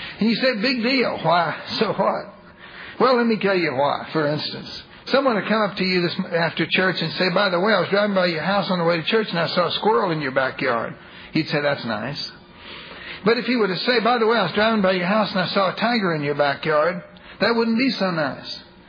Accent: Texas, United States; I'm an American. I'm proud of it. I'm a Texan. I'm proud of it.

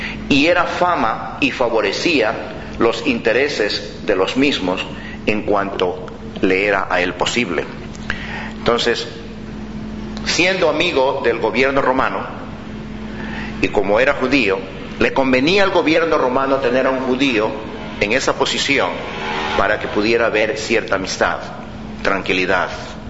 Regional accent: Ecuador; born there; Como yo, de sangre soy medio chino, pero nací en Ecuador.

